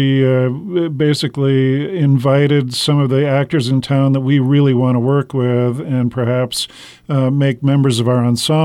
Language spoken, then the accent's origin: English; Billings, Montana, United States; moved away; also born or lived in Seattle / San Diego; Well, I grew up here in Billings and then left for about 40 years and moved back here about 8 years ago.